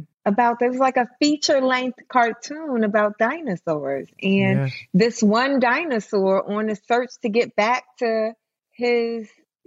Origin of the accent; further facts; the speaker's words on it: New York, United States; So like I grew up in New York, right? In New York, you live in skyscrapers and stuff.